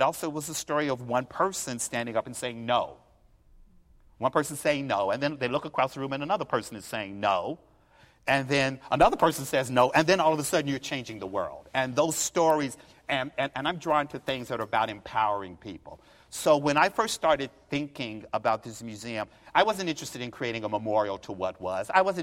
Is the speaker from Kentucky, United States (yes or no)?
yes; Frankfort, Kentucky, United States; I'm from Frankfort, Kentucky, and for the first 8 years of my life, my town was segregated